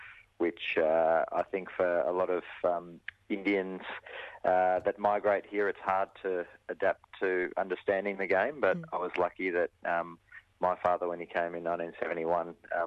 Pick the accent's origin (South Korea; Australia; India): Australia; Bendigo, Victoria; From growing up in Bendigo